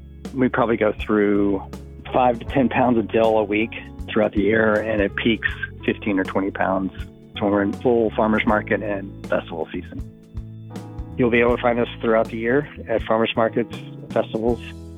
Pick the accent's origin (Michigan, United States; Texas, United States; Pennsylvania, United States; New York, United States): Texas, United States; Dallas; I grew up in the Dallas, Fort Worth area.